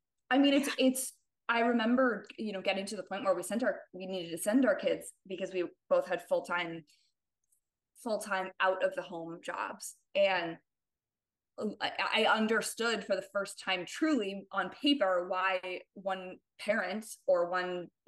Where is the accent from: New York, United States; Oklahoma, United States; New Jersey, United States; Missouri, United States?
New Jersey, United States; also born or lived in Boston; now in East Bay, United States; I grew up in New Jersey, and my husband and I moved out here after living in Boston for a bit.